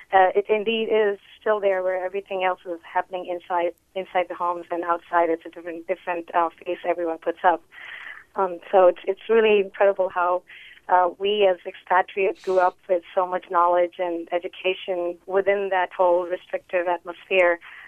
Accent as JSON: {"language": "English", "town": "Riyadh", "region": "Riyadh Province", "country": "Saudi Arabia", "tie": "born or raised there", "said": "Yeah, I'm actually from Riyadh. I grew up there."}